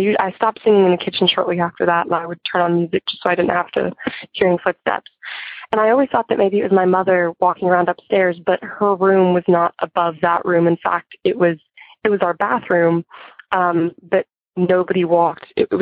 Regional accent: Arkansas, United States; I'm from Arkansas, and I am 17 years old

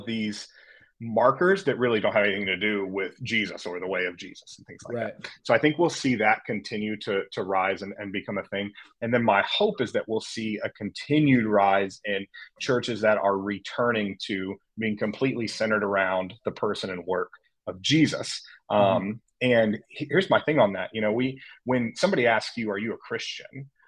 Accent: Austin, Texas, United States; And then we got ready to move back here to Austin, which is my hometown, to start our church.

